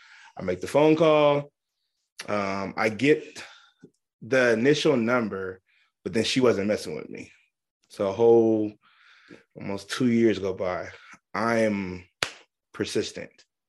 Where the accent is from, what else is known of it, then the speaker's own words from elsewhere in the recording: Seattle, Washington, United States; I'm born and raised in Seattle. I know just about everybody that's in my age range, you know what I mean?